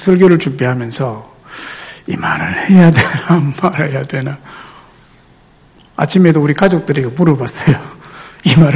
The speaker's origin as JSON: {"language": "Korean", "town": "Goseong", "region": "South Gyeongsang", "country": "South Korea", "tie": "born or raised there", "said": "그런 분들이 80% 이상이 집단으로 사는 그런 시족사회, 깡촌, 경남 고성군 그리면 은을리 1168번지 거기에 살았는데"}